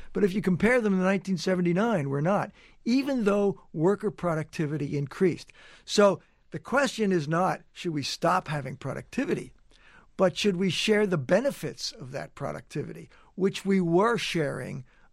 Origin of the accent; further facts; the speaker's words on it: United States; Well, my own view, I mean, I'm an American.